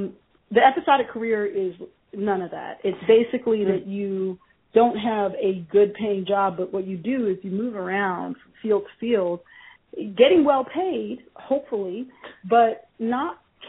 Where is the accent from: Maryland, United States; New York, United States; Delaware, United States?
Maryland, United States; Baltimore; Yeah, so I think as, you know, I'm from Baltimore